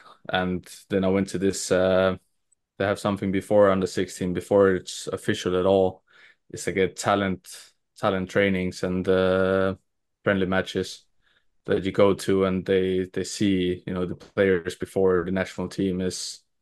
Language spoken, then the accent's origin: English; Denmark; English is a second language; now in Estonia; when I was younger, it was also, of course, like I was from Denmark. I lived there my whole life.